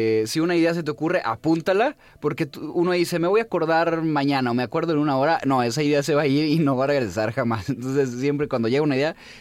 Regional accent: León, Guanajuato, Mexico; Me regresé a mi ciudad natal, ahí a León.

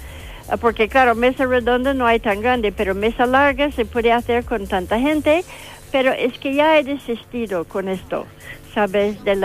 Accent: Indiana, United States; Spanish is a second language; now in Madrid, Spain; Uh-huh. No, yo soy de Indiana

